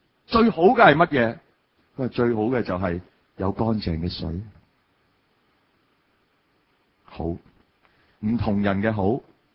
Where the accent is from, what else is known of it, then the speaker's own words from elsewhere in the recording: China; 我哋其实中国人